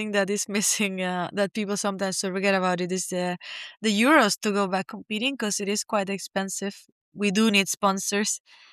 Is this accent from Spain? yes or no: yes; Canary Islands, Spain; I'm from Spain, Fuerteventura.